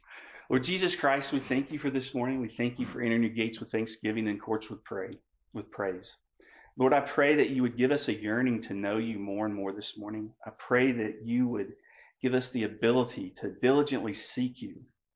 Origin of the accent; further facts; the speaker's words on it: Tennessee, United States; accent: Southern; I grew up in East Tennessee, a little place between halfway between Chattanooga and Knoxville. It's taken me 40 something years, I think, to get rid of a Southern accent, but it's still not gone.